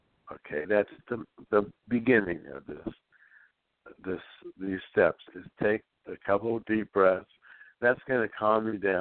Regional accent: Santa Barbara, California, United States; Yeah, this is … we're from Santa Barbara, California.

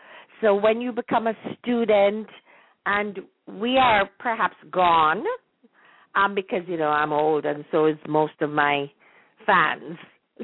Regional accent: Jamaica; So I remember those precious nursery rhymes or memory gems as we were growing up in Jamaica.

